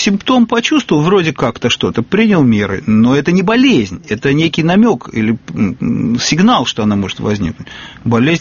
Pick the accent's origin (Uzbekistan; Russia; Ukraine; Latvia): Uzbekistan; Tashkent; А я выходец из Ташкента, поэтому его хорошо знал.